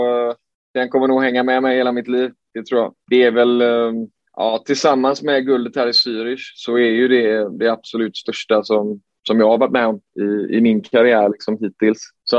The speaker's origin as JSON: {"language": "Swedish", "country": "Sweden", "said": "som svensk att få spela på hemmaplan inför familj, vänner, svenska fans"}